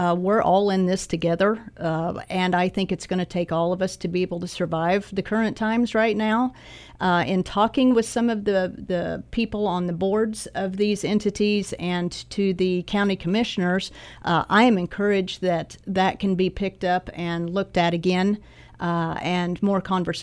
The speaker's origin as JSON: {"language": "English", "town": "Cottonwood Falls", "region": "Kansas", "country": "United States", "tie": "born or raised there", "lives_now": "Emporia, United States", "said": "Well, I grew up in Cottonwood Falls, so I've always been close. If I haven't lived in Emporia, I have lived near Emporia"}